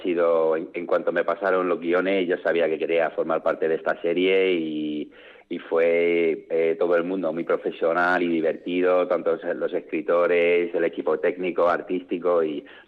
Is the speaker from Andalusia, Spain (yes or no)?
no; Torrevieja, Valencian Community, Spain; also born or lived in Liverpool, England; yo nací en Liverpool, Inglaterra, y a los 9 años mis padres decidieron venirse a España, porque mi padre se jubiló pronto y nos vinimos a Torrevieja a vivir, a un pueblo de Alicante, y yo fui ahí al colegio